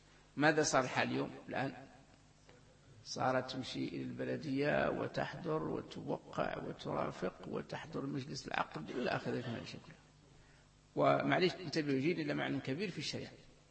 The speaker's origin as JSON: {"language": "Arabic", "country": "Algeria", "said": "عندنا في الجزائر"}